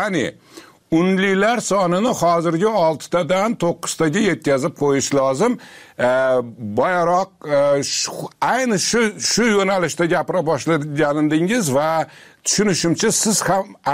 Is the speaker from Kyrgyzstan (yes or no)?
yes; Osh, Osh Region, Kyrgyzstan; accent: Osh dialect; Meni shevamda, o'shni shevasida o'zbekmizda biz.